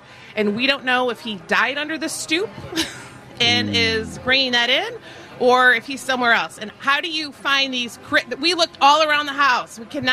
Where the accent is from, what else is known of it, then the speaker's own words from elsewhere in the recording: Naperville, Illinois, United States; from Naperville, Illinois.